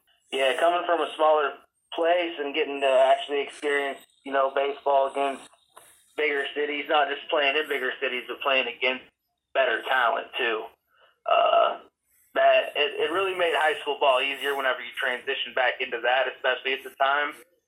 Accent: Farmer City, Illinois, United States; I'm from Farmer City, Champaign, Illinois area. That's where the University of Illinois is.

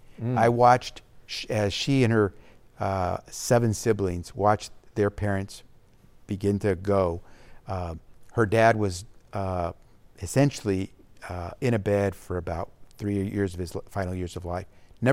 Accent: Sacramento, California, United States; I grew up in Sacramento, born and raised in Sacramento. Stanford's 2 hours away.

